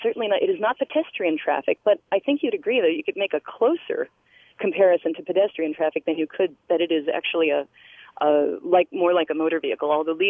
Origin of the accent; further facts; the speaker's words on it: New York, United States; I grew up in New York